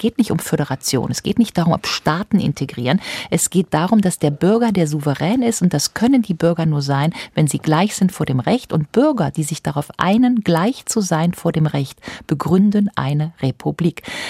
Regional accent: Rhineland, Germany; ich komme ja aus dem Rheinland und ich weiß, dass ich dahin gehöre

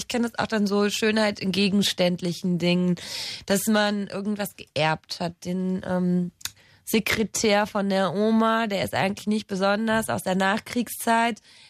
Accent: Bonn, North Rhine-Westphalia, Germany; Ich komme aus Bonn.

